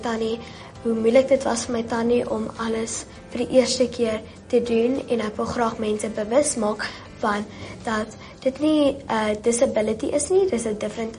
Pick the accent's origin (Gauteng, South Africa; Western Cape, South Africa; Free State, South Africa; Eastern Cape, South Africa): Free State, South Africa; Bloemfontein; Ek is 11 jaar oud en ek is net hier van Bloemfontein af en ek gaan skool by Oranje Meisieskool.